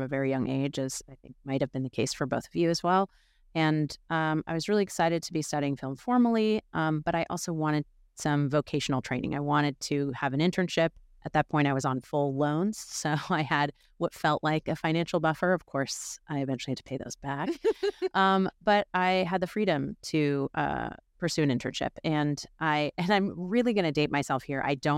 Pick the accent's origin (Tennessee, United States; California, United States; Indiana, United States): California, United States; San Francisco; now in Los Angeles, United States; I'm from San Francisco. I live in L.A.